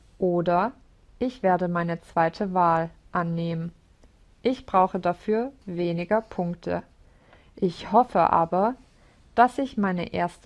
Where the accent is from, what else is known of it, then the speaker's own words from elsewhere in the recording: Athlone, Westmeath, Ireland; German is a second language; Athlone ist meine Heimatstadt und die Leute sind auch sehr freundlich.